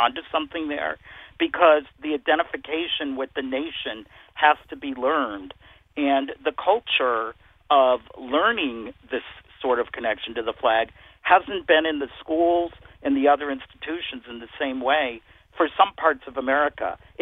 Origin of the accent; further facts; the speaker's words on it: Pennsylvania, United States; I'm from Pennsylvania, so I think it's a beautiful flag.